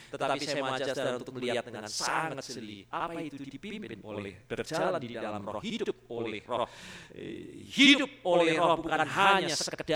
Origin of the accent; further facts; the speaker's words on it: Pati, Central Java, Indonesia; paranormal itu asalnya banyak dari daerah saya. Dari Pati, Jepara, sudah sebut itu orang-orang yang jadi paranormal namanya.